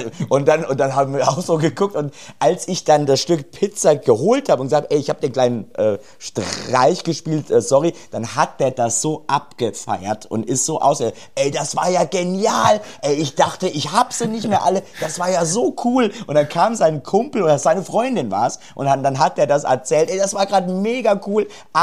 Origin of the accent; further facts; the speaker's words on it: Cologne, North Rhine-Westphalia, Germany; Ne, ich bin ja aus der Hauptstadt. Ne, Köln ist ja die europäische Hauptstadt.